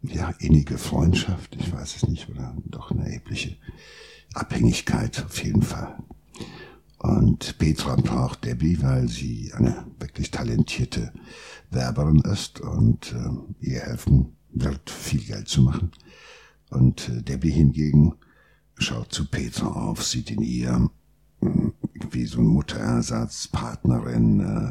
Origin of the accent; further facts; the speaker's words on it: Rhineland-Palatinate, Germany; Ja, also meine Heimat.